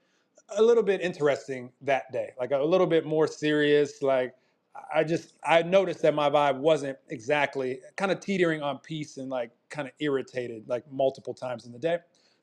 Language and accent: English; United States; now in Mexico; I'm in Mexico. I'm from America.